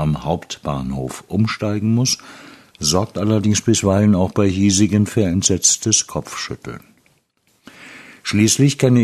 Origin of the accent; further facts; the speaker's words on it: Frankfurt, Hesse, Germany; Als Frankfurterin werde ich von Auswärtigen für ziemlich tough gehalten.